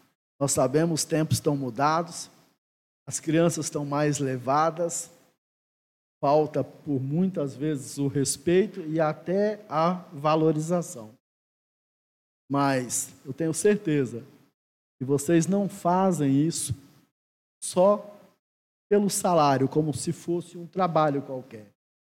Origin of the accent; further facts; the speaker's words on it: Vila Valério, Espírito Santo, Brazil; moved away as an adult; also born or lived in São Paulo; Eu tinha 8 para 19 anos, saí de Vila Valério para estudar em São Paulo